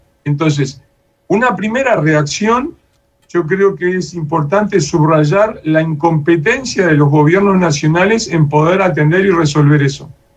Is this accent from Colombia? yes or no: no; Uruguay; now in Peru; desde aquí en Perú, donde yo estoy ahora, hasta pienso desde Uruguay, de donde vengo